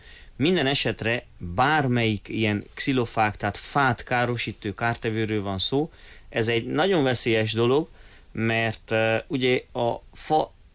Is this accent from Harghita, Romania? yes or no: yes; Odorheiu Secuiesc, Harghita, Romania; én udvarhelyen nőttem fel